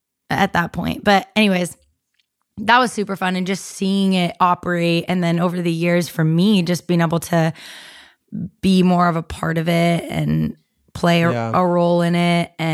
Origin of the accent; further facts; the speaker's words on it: Portland, Oregon, United States; I'd never been to pumpkin season growing up, even though I grew up in Portland.